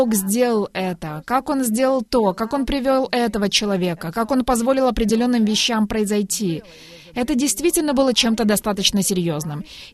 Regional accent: Texas, United States; Понимаете, я рада, что могу сказать, что я уроженка Техаса.

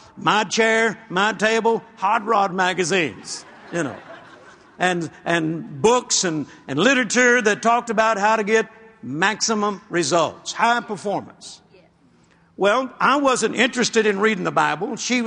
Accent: Shreveport, Louisiana, United States; Kenneth Copeland came, 1969, to our hometown, Shreveport, Louisiana.

